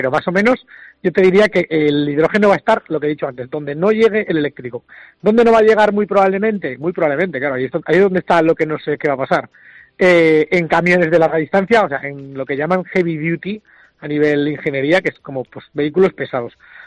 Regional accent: Zaragoza, Aragon, Spain; Soy de Zaragoza, sí.

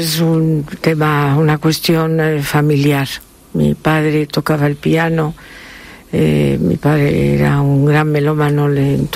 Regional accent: Asturias, Spain; también en el norte, yo soy asturiana, y en Asturias la música era realmente algo notable

